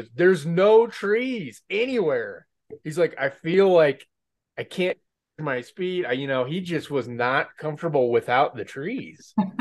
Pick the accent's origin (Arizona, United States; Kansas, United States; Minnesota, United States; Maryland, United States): Kansas, United States; I think I'm from the Midwest in Kansas.